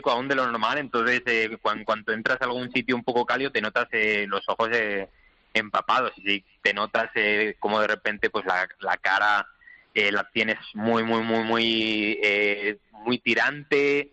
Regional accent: Spain; moved away; yo la verdad que sigo siendo bastante español

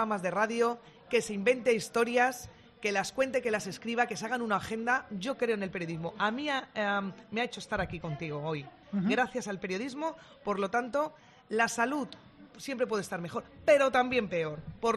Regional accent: Madrid, Community of Madrid, Spain; Ella es de un barrio muy cercano al mío.

